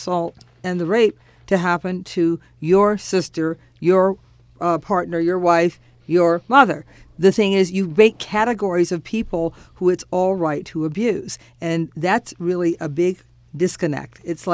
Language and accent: English; Ohio, United States; Right, I was going to say, my home state.